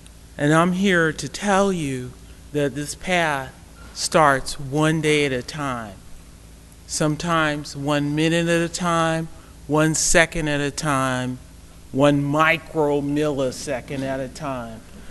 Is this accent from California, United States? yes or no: yes; Oakland, California, United States; I'm from California, by the way. Oakland, California.